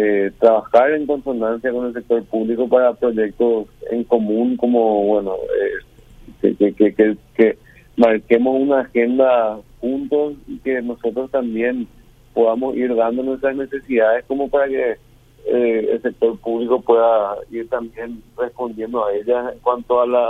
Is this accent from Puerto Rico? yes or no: no; Paraguay; como empresarios, como paraguayos